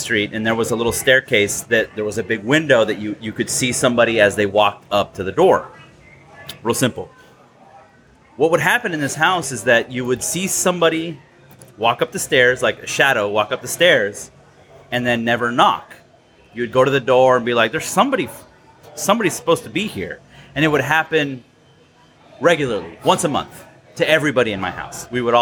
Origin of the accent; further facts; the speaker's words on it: National City, California, United States; the house that I grew up was in National City, the front.